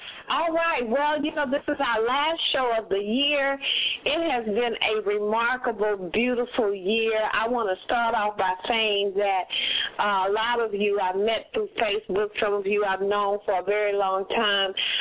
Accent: Little O'Brien, Texas, United States; who is from my hometown right here in Little O'Brien, Texas, good friend of mine.

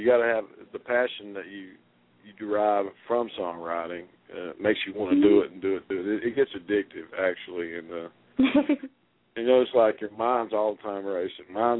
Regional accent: Asheville, North Carolina, United States; Yes, I'm planning on doing a show in Asheville, North Carolina, and it's my hometown, and I really want everybody there to come out and see me

